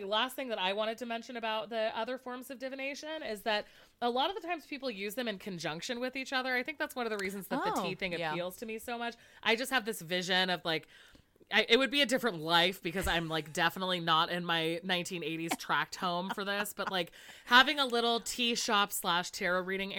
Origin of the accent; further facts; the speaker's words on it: California, United States; yes, because to me as a Californian, mm-hmm. regular is unsweetened.